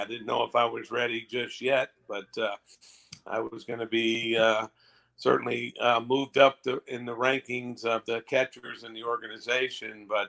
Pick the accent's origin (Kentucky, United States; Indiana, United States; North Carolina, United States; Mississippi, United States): Mississippi, United States; But and I still hold it in Mississippi, my home state.